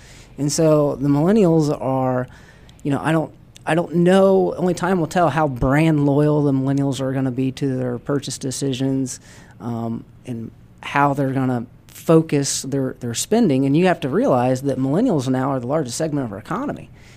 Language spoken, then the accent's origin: English; Indiana, United States; So, you know, I'm originally from Indiana, and it wasn't that long ago where I would have